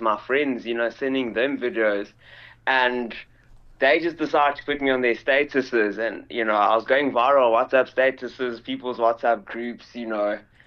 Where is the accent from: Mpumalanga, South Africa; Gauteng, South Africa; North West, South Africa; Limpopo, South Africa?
Gauteng, South Africa; also born or lived in Johannesburg; growing up in a white area, I grew up in the Vaal, which is an hour away from Joburg.